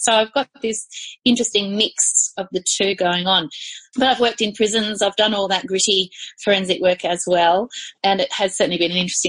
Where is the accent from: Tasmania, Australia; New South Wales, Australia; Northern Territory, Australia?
Tasmania, Australia; I'm from Tassie originally, but was living in Melbourne at the time